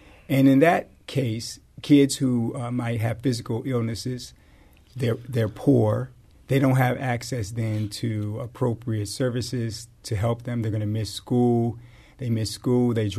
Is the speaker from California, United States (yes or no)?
no; Chicago, Illinois, United States; now in St. Louis, United States; I am not. I am from Chicago